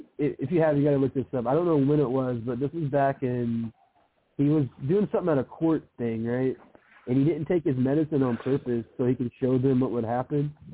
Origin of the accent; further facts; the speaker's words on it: Memphis, Tennessee, United States; born there; I was born in Memphis.